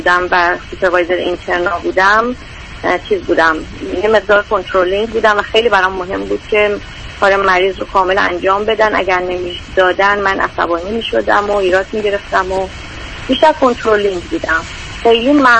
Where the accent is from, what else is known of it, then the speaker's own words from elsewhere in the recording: Iran; now in United States; من 8 سال خارج از کشورم، یعنی از ایران اومدم بیرون، 4-5 سال امریکا هست.